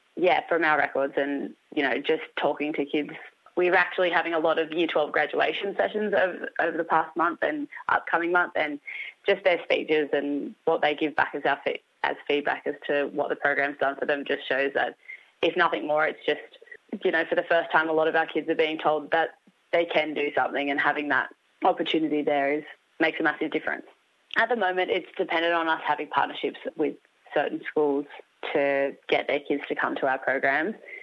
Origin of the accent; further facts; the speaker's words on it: New South Wales, Australia; I grew up in the Sutherland Shire, just south of Sydney, near the beach, which is very nice. But my mob's from Moree and Kempsey.